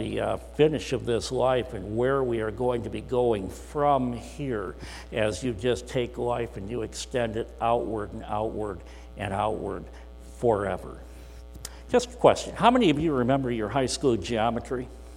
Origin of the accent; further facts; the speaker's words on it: Greenville, Michigan, United States; Found out I was from Michigan and asked me where in Michigan I was from and so on. And I was able to share, well, I was born in Greenville, Michigan.